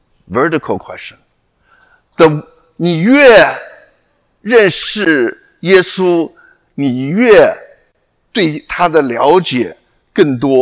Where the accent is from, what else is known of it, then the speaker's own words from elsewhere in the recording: China; 我们中国人的话，我不能接受这个，不能接受这个。